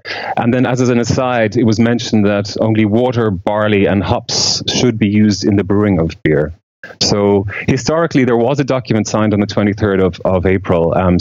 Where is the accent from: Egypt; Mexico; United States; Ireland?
Ireland; Dublin, Leinster; moved away as an adult; now in Berlin, Germany; I'm originally from Dublin, Ireland, but I've been living in Berlin for over 5 years now.